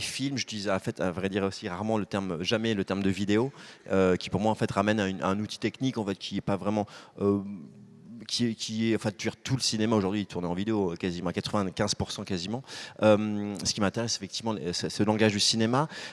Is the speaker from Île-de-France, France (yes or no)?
yes; Paris, Île-de-France, France; j'ai grandi à Paris.